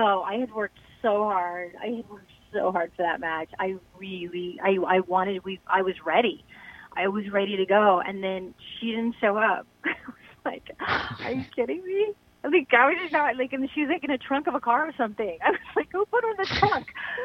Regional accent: Midwest, United States; I was raised in the Midwest, and I was raised on a farm.

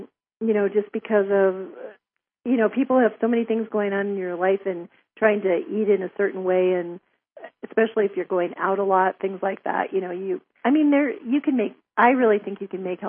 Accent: North Dakota, United States; I grew up in North Dakota, and so in the summer, well, in the wintertime, we didn't have

